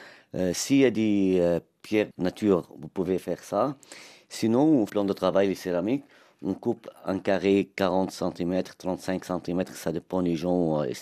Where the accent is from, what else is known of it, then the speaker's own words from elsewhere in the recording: Nabatieh, Nabatieh Governorate, Lebanon; Je viens du sud du Liban, les villages jibchites, les villes, c'est des Nabatéyes.